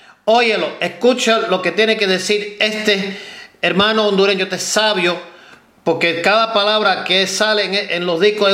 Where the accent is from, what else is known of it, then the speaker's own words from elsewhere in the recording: United States; born there; Yo que nací en Estados Unidos, padre cubano y los ancestros siendo de España y mi esposo de Puerto Rico